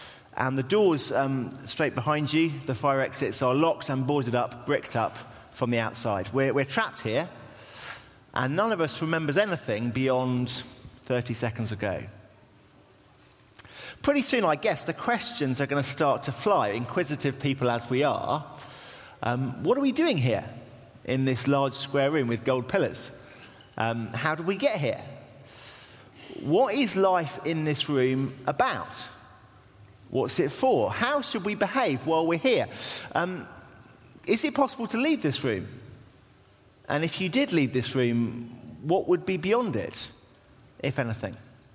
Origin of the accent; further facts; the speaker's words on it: Cambridge, East of England, United Kingdom; now in London, United Kingdom; Well, I'm from Cambridge. I live in East London